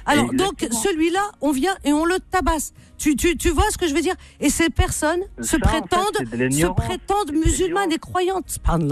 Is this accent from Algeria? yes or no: yes; Algeria; l'Algérie, que je connais bien, c'est mon pays d'origine.